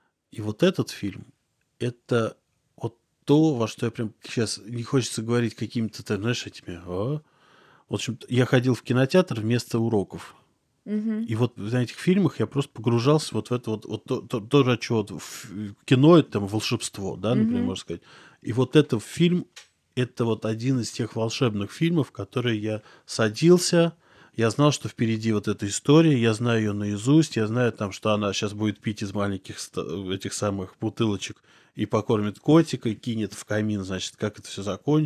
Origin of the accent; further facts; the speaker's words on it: Moscow, Russia; Ну, я родился в Москве, я коренной москвич.